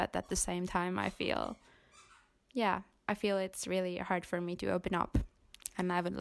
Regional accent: Finland; I am 19 years old and I'm from Finland.

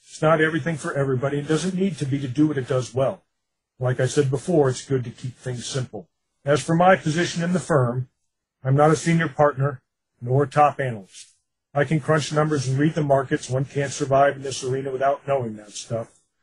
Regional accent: United States; I'm an American, a rebel colonial from across the pond, and a former U.S. Marine.

